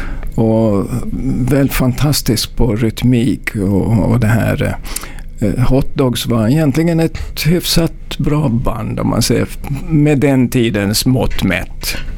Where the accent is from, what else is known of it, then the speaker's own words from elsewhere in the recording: Jakobstad, Ostrobothnia, Finland; also born or lived in Mariehamn; föddes jag i Mariehamn på Åland. Men vid 2 års ålder så flyttade vi upp till Jakobstad, så man kan säga att jag växte upp i Jakobstad, nuvarande musikmetropolen.